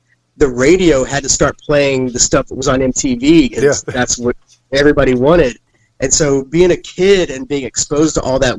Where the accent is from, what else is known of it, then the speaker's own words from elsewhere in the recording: Louisville, Kentucky, United States; No, I'm from Louisville, Kentucky.